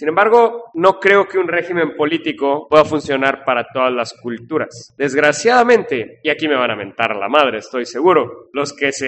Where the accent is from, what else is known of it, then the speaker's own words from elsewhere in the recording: Mexico; así somos los mexicanos, ahorita, desgraciadamente.